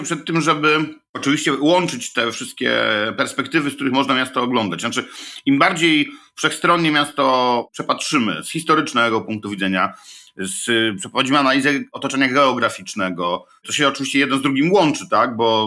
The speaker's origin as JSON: {"language": "Polish", "town": "Elbląg", "region": "Warmian-Masurian Voivodeship", "country": "Poland", "tie": "born or raised there", "said": "Natomiast ja jestem z Elbląga, ja się urodziłem w Elblągu na ziemiach odzyskanych"}